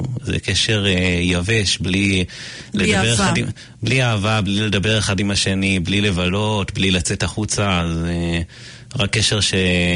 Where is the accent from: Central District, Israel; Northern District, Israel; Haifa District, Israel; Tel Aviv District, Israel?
Tel Aviv District, Israel; Tel Aviv; אני מתל אביב. נולדתי בתל אביב, גדלתי בכפר שלם, אדום של אביב.